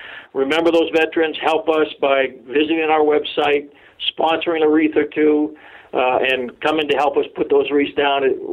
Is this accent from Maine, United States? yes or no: yes; Bangor, Maine, United States; moved away as an adult; now in Springfield, United States; I call Maine home. As I said, I grew up in Bangor in the area through college, but then went into service and then worked for the government, and I now live in Springfield, Virginia with my wife